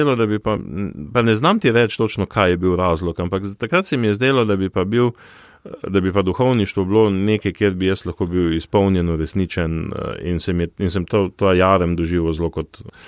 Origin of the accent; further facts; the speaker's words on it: Celje, Savinja, Slovenia; celjan, ja, rojen v celju, živel v celju, še zdaj živim v isti hiši, kjer sem pač živel kot otrok.